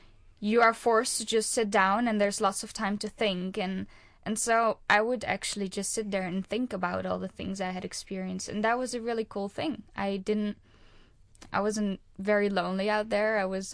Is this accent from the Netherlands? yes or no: yes; Netherlands; seeing how they lived compared to where I grew up in Holland.